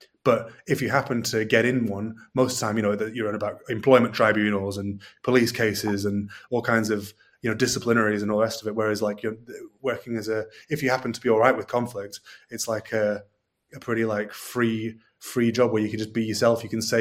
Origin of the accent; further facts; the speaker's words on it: London, United Kingdom; also born or lived in Oldham / Suffolk; I grew up in London, and then I moved to Oldham. And Oldham is like a heavily Pakistani Bangladeshi area, as well as white.